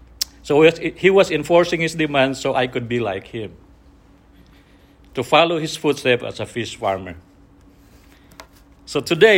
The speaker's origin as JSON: {"language": "English", "country": "Philippines", "tie": "born or raised there", "said": "So, I grew up in the Philippines, and I can still remember at age 7 to 8 years old."}